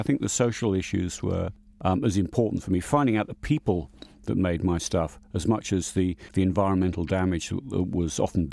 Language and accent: English; England, United Kingdom; I mean, I'm an Englishman. I eat in an Indian restaurant in England every Saturday night, pretty much.